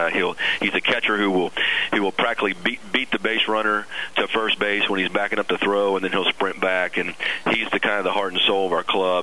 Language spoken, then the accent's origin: English; Maryland, United States; I'm not from Texas. I mean, I'm from Western Maryland originally, so it's special to me.